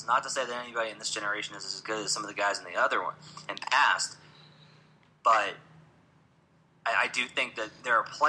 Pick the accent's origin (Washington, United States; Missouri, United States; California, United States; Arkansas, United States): Arkansas, United States; Because I grew up in Arkansas, so I grew up watching 40 Minutes of Hell.